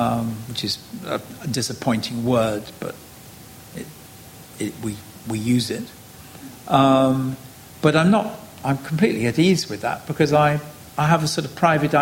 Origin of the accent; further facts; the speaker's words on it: England, United Kingdom; And I'm English, and a lot of English people are very ironic.